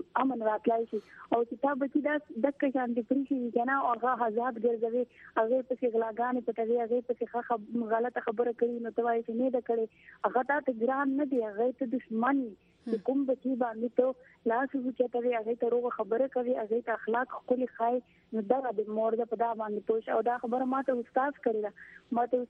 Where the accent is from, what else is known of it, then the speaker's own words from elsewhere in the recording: Bannu, Khyber Pakhtunkhwa, Pakistan; زه د بنو نه یم